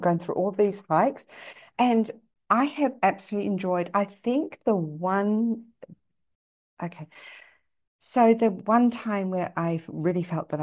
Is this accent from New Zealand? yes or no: yes; New Zealand; born there; because I was born in New Zealand